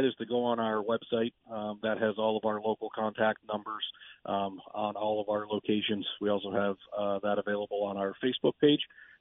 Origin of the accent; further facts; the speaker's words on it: Fairfax, Virginia, United States; Actually, I grew up with him in Fairfax.